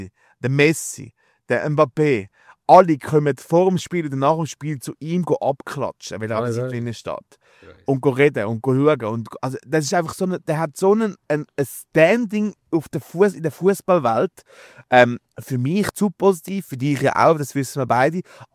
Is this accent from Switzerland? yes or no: yes; Niederhasli, Zurich, Switzerland; Ich bin in Niederasli aufgewachsen, geboren.